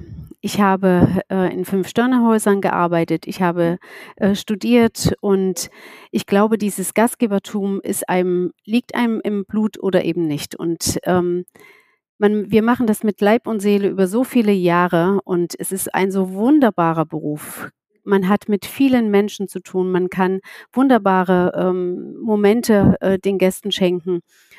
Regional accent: Saxony-Anhalt, Germany; ich komme aus der Region

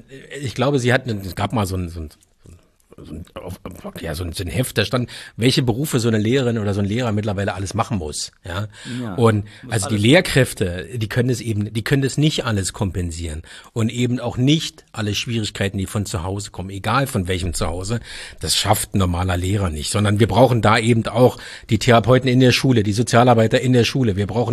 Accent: Berlin, Germany; ich bin wie gesagt, in Neukölln Kreuzberg groß geworden. Als meine große Tochter geboren wurde, haben wir noch in Neukölln gelebt.

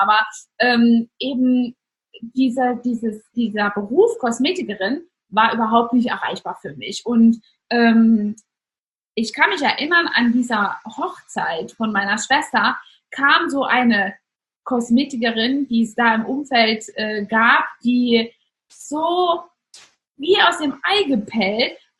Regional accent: East Germany, Germany; Also ich bin aufgewachsen in Ostdeutschland, in der Zeit, wo die Wende war, war ich als schon vorangeschrittener Teenager

